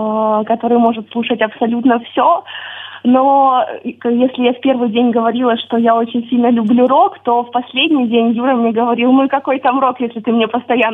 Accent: Popasna, Luhansk Oblast, Ukraine; я із Попасної.

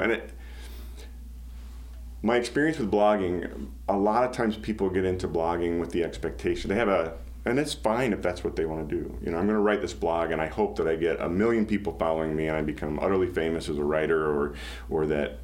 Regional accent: Des Moines, Iowa, United States; now in Pella, United States; I mean, I grew up in Des Moines, but my family was kind of Northwest Iowa Dutch in its cultural heritage, and you know, now living in Pella

